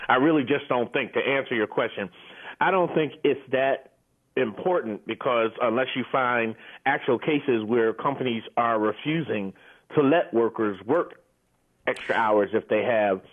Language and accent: English; Pennsylvania, United States; That was back in my home state of Pennsylvania.